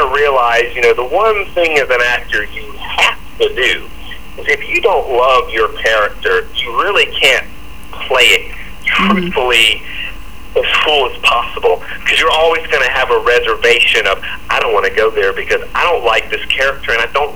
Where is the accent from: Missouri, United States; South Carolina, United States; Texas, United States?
South Carolina, United States; I come from South Carolina, and we're notorious for having sullied history.